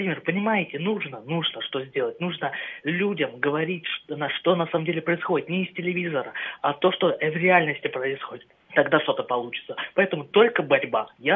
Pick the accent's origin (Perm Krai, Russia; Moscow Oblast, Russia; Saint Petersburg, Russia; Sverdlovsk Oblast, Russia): Moscow Oblast, Russia; Zhukovsky; Я из Жуковского города.